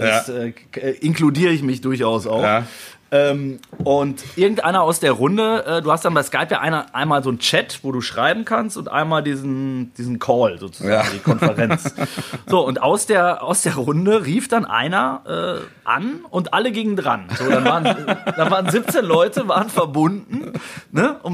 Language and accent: German; North Rhine-Westphalia, Germany; Schönen Gruß an den Niederrhein. Das ist so 20 Kilometer gefühlt.